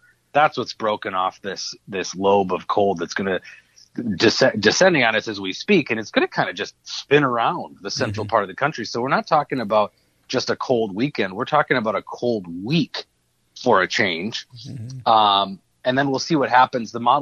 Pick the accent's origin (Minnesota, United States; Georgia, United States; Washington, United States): Minnesota, United States; Cottage Grove; So my hometown of Cottage Grove, there were some places there that got 5 inches of snow.